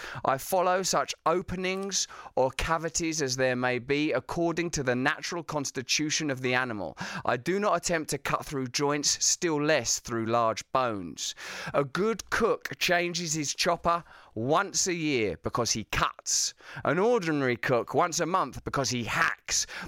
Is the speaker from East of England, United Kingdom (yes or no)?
yes; East of England, United Kingdom; because I'm from Essex